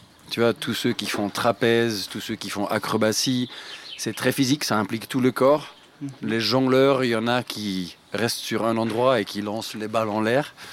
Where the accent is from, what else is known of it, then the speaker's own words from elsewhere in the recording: Belgium; Je suis jongleur, je suis belge.